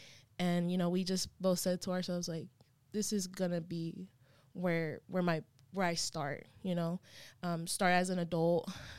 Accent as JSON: {"language": "English", "town": "Dallas", "region": "Texas", "country": "United States", "tie": "born or raised there", "lives_now": "Oklahoma City, United States", "said": "I'm actually from Dallas, Texas, born and raised, big fan of a lot of Dallas things."}